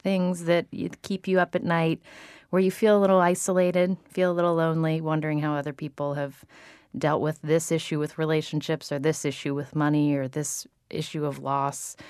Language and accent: English; West Virginia, United States; moved away as an adult; also born or lived in Connecticut; now in New York, United States; I'm from West Virginia, and I started covering news there. Then I moved to Connecticut, and then I covered politics from here in New York